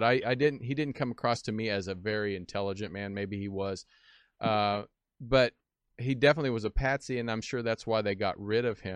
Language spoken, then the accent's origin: English; Kansas, United States; I mean, I grew up in Kansas. I grew up shooting, hunting, shooting guns, rifles, shotguns, pretty much.